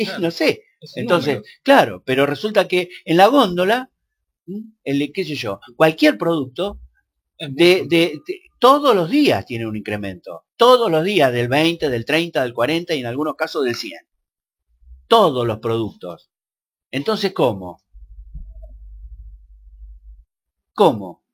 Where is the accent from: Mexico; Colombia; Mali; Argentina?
Argentina; yo me sacrifico por el país porque soy argentino y la celeste y blanca la llevo en el corazón